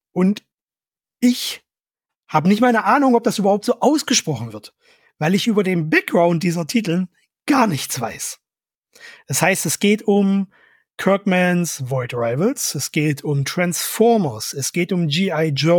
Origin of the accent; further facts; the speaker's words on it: East Germany, Germany; den ich wahnsinnig schwer auszusprechen vermag als Ostdeutscher.